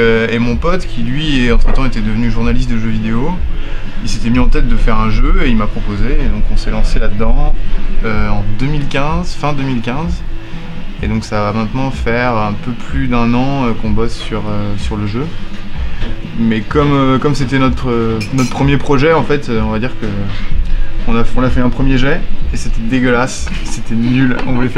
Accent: Paris, Île-de-France, France; Moi, je viens de Paris

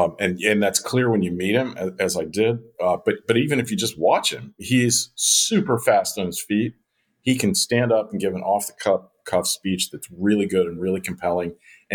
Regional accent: Cape Canaveral, Florida, United States; and I'm from Florida. I grew up in Cape Canaveral around near the Space Center

